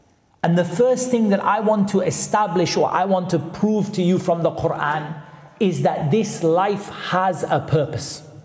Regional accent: Newcastle, North East England, United Kingdom; I'm your brother … humble. I'm from Newcastle, which is not that far away.

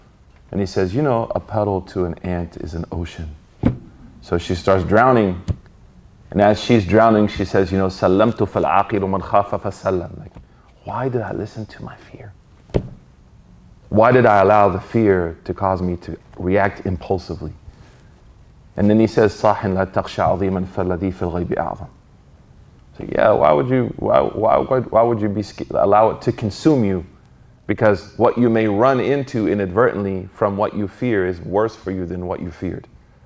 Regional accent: New York, United States; I'm from New York.

